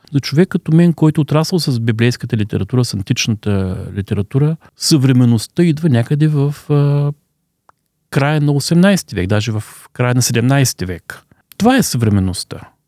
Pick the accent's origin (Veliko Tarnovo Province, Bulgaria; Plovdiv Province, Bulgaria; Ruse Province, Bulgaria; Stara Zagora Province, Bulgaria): Veliko Tarnovo Province, Bulgaria; Veliko Tarnovo; Роден съм в Велико Търново, там съм отраснал, там съм учил.